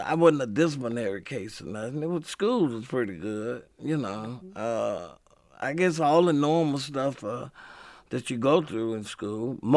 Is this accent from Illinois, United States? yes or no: yes; Chicago, Illinois, United States; also born or lived in Northport, Alabama; I was born in Northport, Alabama, but I grew up in Chicago.